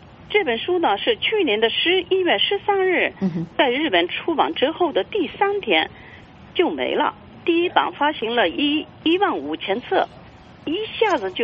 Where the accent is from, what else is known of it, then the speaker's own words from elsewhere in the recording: Changchun, Jilin, China; born there; 所以我是在吉林省长春出生的。